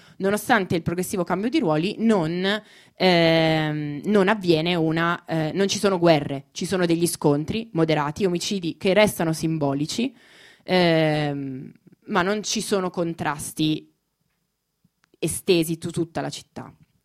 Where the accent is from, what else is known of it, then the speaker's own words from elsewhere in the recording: Milan, Lombardy, Italy; Io sono di Milano, sono milanese di nascita, ho sempre vissuto a Milano, quindi per me studiare Roma è stata una grande sfida